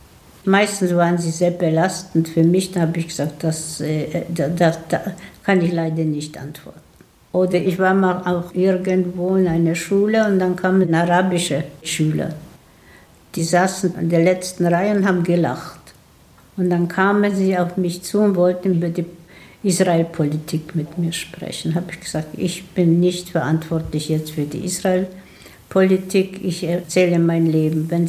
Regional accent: Tomaszów, Poland; born there; Und dann waren wir in Tomaschow, wo ich geboren bin

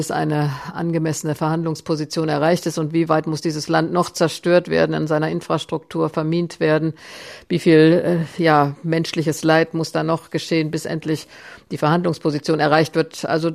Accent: Germany; ich werde nicht für Ukrainer entscheiden, sondern ich entscheide ja als Deutsche meine Position.

